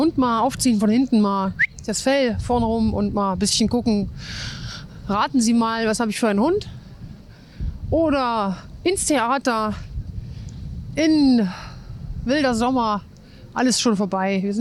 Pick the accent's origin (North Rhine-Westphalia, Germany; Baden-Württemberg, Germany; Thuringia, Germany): Thuringia, Germany; Erfurt; selbst als Erfurter